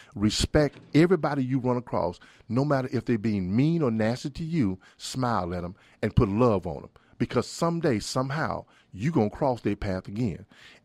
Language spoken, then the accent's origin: English; Mississippi, United States; I grew up in Mississippi, okay? And my mom and dad didn't go past the eighth grade.